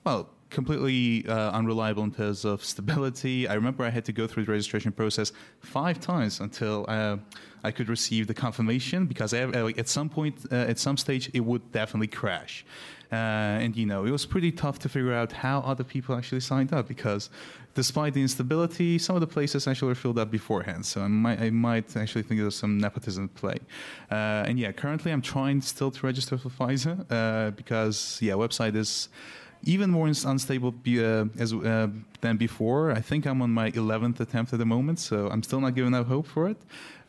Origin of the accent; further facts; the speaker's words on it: Georgia, United States; Okay, so I'm from Georgia.